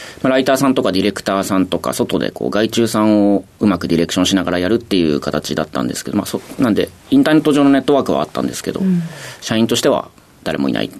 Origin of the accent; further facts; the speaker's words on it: Edogawa, Tokyo, Japan; also born or lived in Toyonaka; 大阪府の豊中市です。ただ1歳になる前ぐらいにはもう東京都の江戸川区に出てきてるんで、はい、こっちが地元ですね。